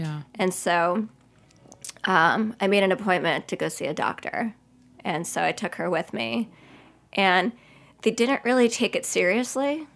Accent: Long Island, New York, United States; she at this point sold the house we grew up in Long Island.

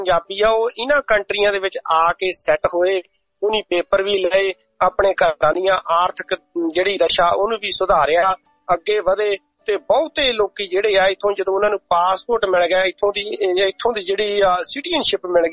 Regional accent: Dosanjh Kalan, Punjab, India; ਦੋਸਾਂਝ ਕਲਾਂ ਪਿੰਡ ਦੇ ਲੋਕਾਂ ਨੇ ਵੱਧ ਚੜ ਕੇ ਹਿੱਸਾ ਪਾਇਆ, ਤੇ ਮੈਂ ਉਸ ਧਰਤੀ ਦੇ ਉੱਤੇ ਜੰਮਿਆ ਪਲਿਆ ਆ ਤੇ ਉਥੋਂ ਦੀ ਵਿਰਾਸਤ ਨੂੰ ਮੈਂ ਅੱਗੇ ਤੋਰਨ

